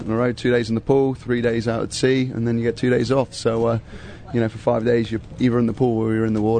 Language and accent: English; England, United Kingdom; I'm an Englishman.